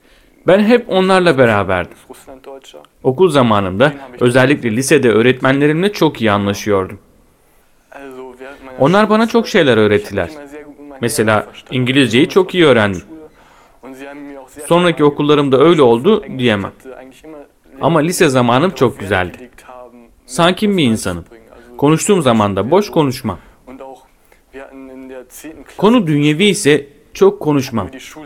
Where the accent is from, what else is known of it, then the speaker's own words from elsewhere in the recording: Mettingen, North Rhine-Westphalia, Germany; 1987'de Almanya'nın güneybatısında olan Mettingen'de doğdum. 23 yaşındayım. Mettingen'de Hatschule okulunu bitirdikten sonra ekonomi okulu olan Wirtschaft Gymnasium'a gittim.